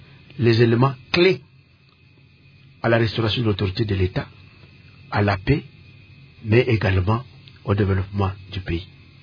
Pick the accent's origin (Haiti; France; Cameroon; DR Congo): DR Congo; Nous sommes tous des Congolais